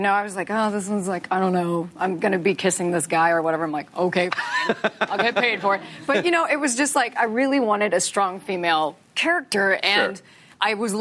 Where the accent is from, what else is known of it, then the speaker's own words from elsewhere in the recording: Texas, United States; I'm from Texas.